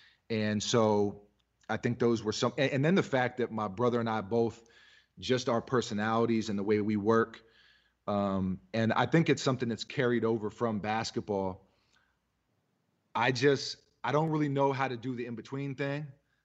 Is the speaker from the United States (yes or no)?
yes; New York City, New York, United States; I'm from New York City and sneakers are a part of the culture.